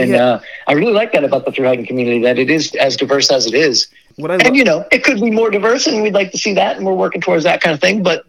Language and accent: English; East Coast, United States; I had been living on the West Coast and had planned on returning to Oregon post-AT, even though I'm from the East Coast.